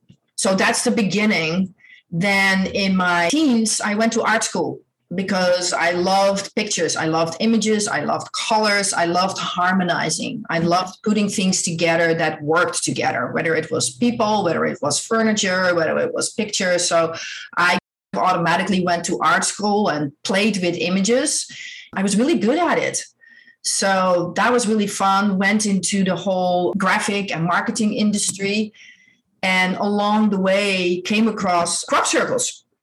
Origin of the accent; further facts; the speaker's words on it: Netherlands; English is a second language; I grew up in Holland. I'm Dutch.